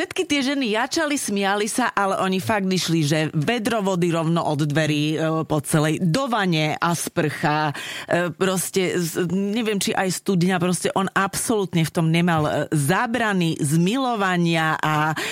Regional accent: eastern Slovakia, Slovakia; No, u nás na východe neboli korbáče

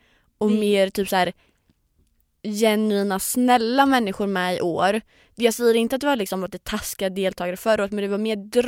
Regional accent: Sweden; Jag som svensk då förstå det?

